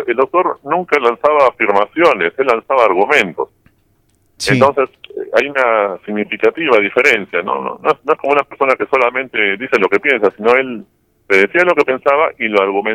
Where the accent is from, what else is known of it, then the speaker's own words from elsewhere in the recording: Peru; Y nosotros, pues, como buenos peruanos, fuimos haciendo innovaciones al respecto